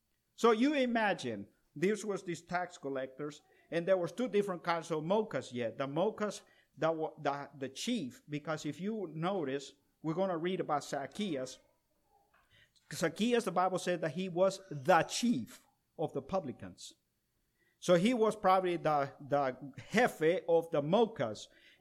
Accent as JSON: {"language": "English", "country": "El Salvador", "tie": "born or raised there", "lives_now": "United States", "said": "when I was growing up, Johnny and I were growing up in El Salvador"}